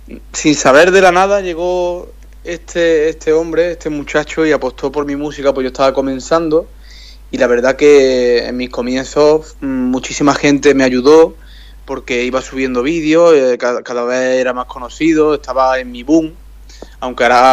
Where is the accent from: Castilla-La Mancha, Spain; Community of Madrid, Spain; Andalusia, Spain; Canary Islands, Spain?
Andalusia, Spain; Jaén; lo de mi tierra, Andalucía, de Jaén